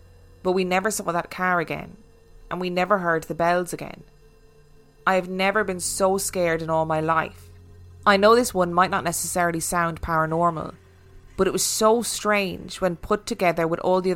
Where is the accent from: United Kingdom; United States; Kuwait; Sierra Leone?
United Kingdom; Nottingham, East Midlands; I've looked into the history of the area. I'm from Nottingham